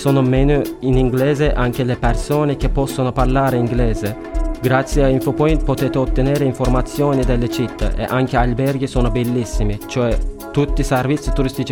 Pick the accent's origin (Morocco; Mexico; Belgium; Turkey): Turkey; Ankara; Italian is a second language; now in Cagliari, Italy; Vengo da Turchia, città Ankara, città capitale.